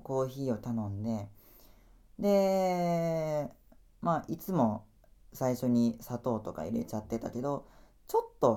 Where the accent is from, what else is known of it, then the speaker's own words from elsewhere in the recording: Kumamoto, Japan; 時々ね、地元熊本のですね、どこら辺かな